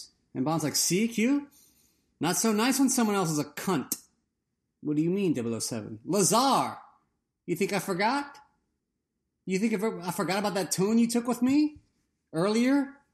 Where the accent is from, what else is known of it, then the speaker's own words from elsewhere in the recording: Louisiana, United States; That kind of person, I'm from Louisiana. Those kind of people don't give a shit about what's going on in Thailand.